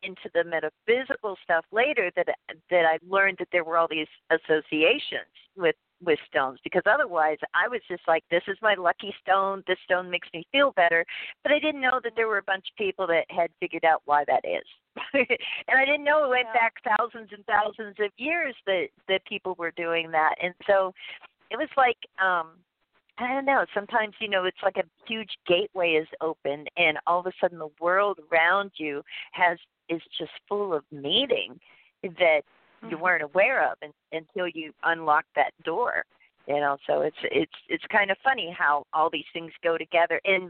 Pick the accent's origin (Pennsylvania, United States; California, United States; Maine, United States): Pennsylvania, United States; New Kensington; Like for me, like it was like I grew up in Pennsylvania, right? You know, outside of Pittsburgh.